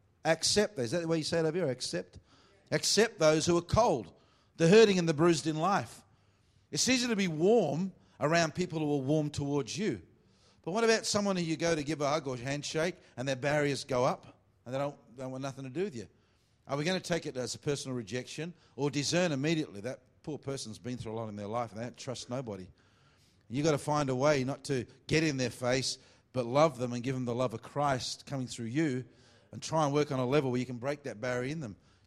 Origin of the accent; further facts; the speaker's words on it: Australia; especially when I'm from Australia, not Arabia or somewhere.